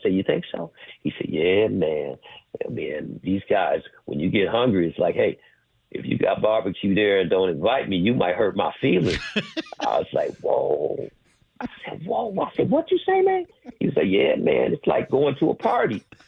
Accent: Detroit, Michigan, United States; We've known each other all our lives, going all the way back to growing up in Detroit.

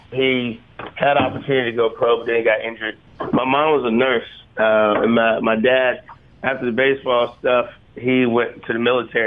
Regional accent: Milton, Delaware, United States; moved away as an adult; now in Nashville, United States; Oh, yeah. I grew up in Milton, Delaware. Lived there my whole life until 2007, when I moved to Nashville.

